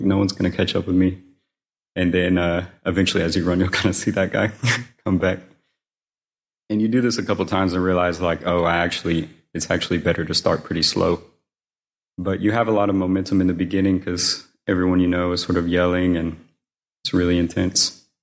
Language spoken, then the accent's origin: English; Alabama, United States; and I'm from Alabama, and so all of our races will take place in the forest.